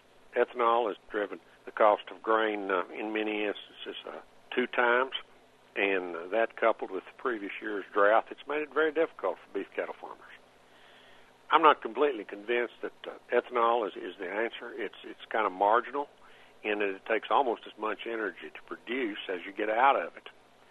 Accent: Rosedale, Virginia, United States; I'm a farmer from Rosedale, Virginia.

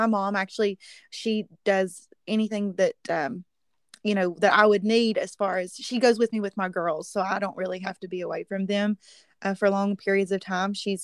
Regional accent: West Virginia, United States; and I love that I'm from West Virginia. You know, I love my home state.

